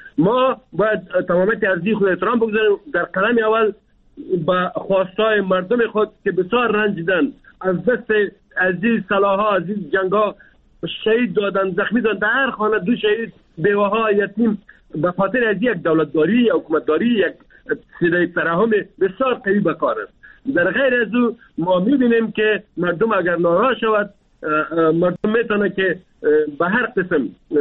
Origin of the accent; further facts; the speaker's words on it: Afghanistan; ما افغان هستیم، ما مسلمان هستیم